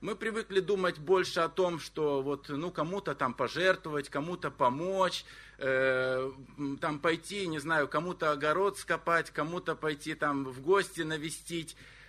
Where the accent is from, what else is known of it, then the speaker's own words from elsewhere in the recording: Moldova; так как я сам из Молдовы родом